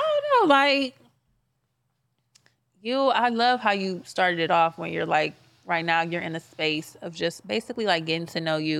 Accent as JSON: {"language": "English", "town": "Cleveland", "region": "Ohio", "country": "United States", "said": "People say that, and I'm like, nah, I'm from Cleveland."}